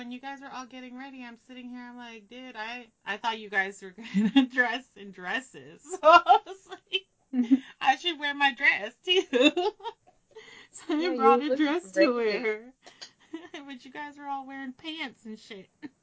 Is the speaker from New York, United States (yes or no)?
no; Seattle, Washington, United States; I mean, yeah, I'm from Seattle, so it was nice to see everything again